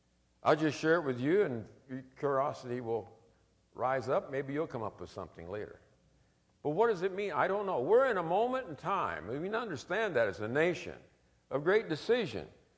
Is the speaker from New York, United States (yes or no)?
no; Kansas City, Missouri, United States; And I remember growing up in Kansas City